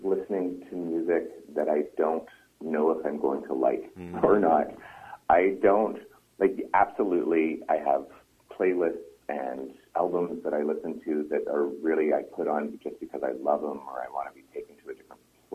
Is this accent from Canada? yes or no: yes; North Vancouver, British Columbia, Canada; I grew up in North Vancouver, and back in the 70s, we had really great music programs in school.